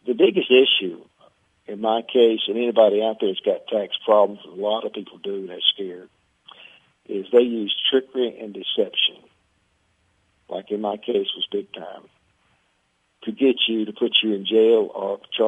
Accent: Atlanta, Georgia, United States; born there; I was born very poor in Atlanta and with only a high school education.

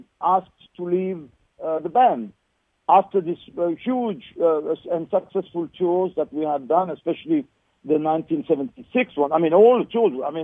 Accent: Switzerland; of 1976 in Montreux, Switzerland, which was my country, I'm originally from Switzerland

